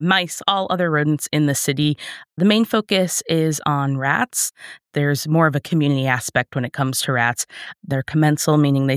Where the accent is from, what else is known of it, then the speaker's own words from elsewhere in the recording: New York, United States; It is true. I grew up in a house that was abutting railroad tracks.